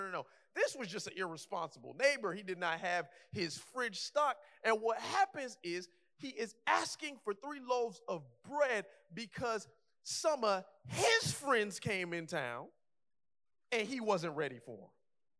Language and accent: English; Carol City, Florida, United States; I'm from Carroll City.